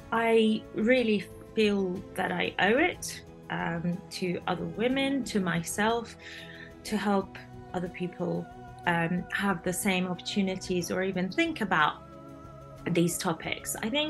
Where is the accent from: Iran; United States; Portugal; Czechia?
Iran; I was born in Iran, and as some of your listeners might know, I was born post-revolution in Iran, so I was raised in a very conservative and restricted society.